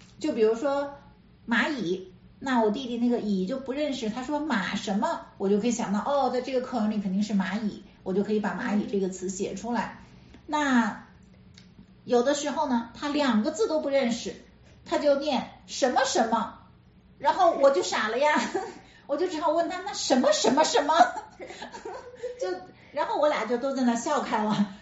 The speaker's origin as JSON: {"language": "Chinese", "region": "Beijing", "country": "China", "tie": "born or raised there", "said": "我是在北京长大的，北京是一个非常大的城市。"}